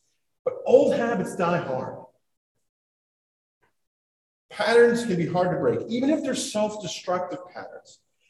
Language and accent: English; United States; you know, I'm an American. I can do what I want. I'm free.